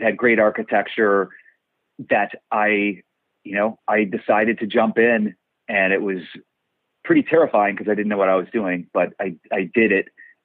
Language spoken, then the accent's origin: English; Cleveland, Ohio, United States; moved away as an adult; I'm from Ohio, Cleveland, Ohio. I always wanted to be a writer and moved to New York after college and struggled a lot there.